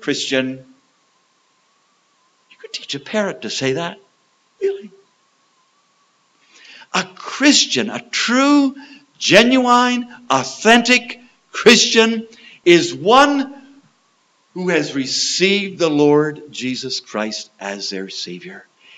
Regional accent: Canada; I'm a Canadian

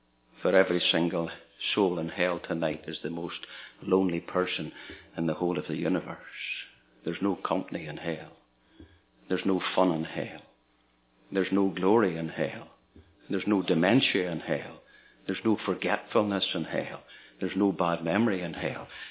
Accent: Ireland; because I'm Irish.

